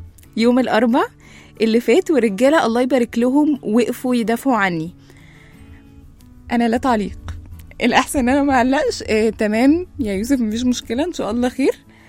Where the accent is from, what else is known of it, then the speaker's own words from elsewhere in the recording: Egypt; لو في أي حد محتاج مساعدة بالذات كمصريين بنلاقي